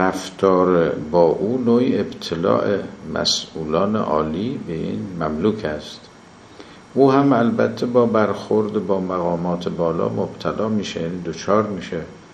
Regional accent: Kerman, Iran; born there; کرمانی که مال خود ماست، ما عضو اونجا هستیم، زادگاهمون هست،

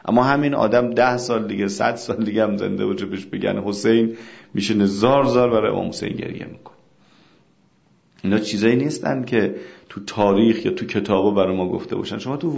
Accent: Iran; ما ایرانیم، خیلیمون مثلا سید نیستیم، از تبار قریش نیستیم

